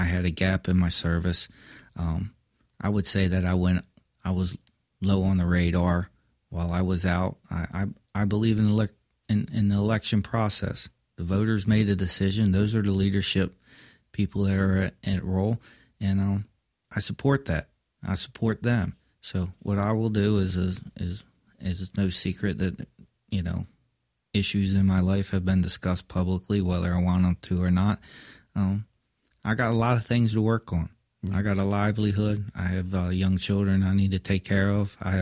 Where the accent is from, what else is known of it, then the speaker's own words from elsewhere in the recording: Ocean City, United States; We're uniquely blessed in Ocean City. It's why I call it my hometown.